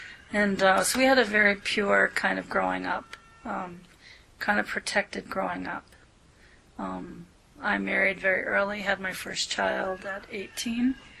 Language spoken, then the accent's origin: English; New England, United States; I was brought up in New England in a very Christian area. I was brought up by Christian parents.